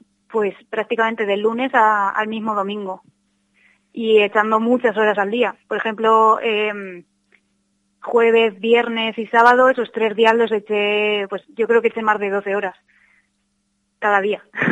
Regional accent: La Roda, Castilla-La Mancha, Spain; Sí, tiene gente, la mayoría somos del pueblo, pero sí que tiene gente de Albacete, de Munera o de Quintanar del Rey.

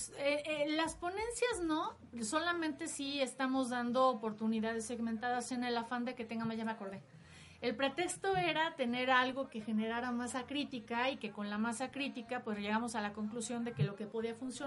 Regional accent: Mexico; no nos damos el crédito que tenemos que dar como mexicanos.

